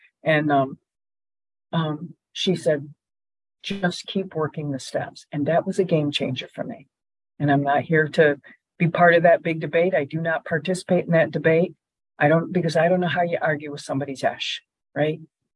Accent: Michigan, United States; I'm not a California girl. I'm a Midwestern girl. I'm from Michigan.

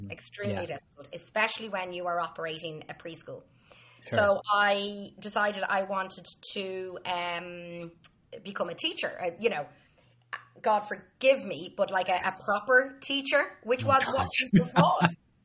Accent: Dublin, Leinster, Ireland; I grew up in Dublin and went to school in Colosh-Debrie and Clondalkin, where I now teach

